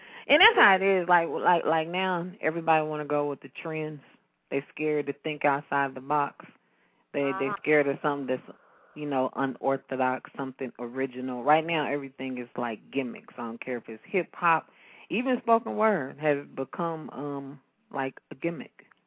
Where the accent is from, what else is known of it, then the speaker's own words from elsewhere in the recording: Midwest, United States; now in Fairborn, United States; I'm from the Midwest, so I'm a spoken word artist.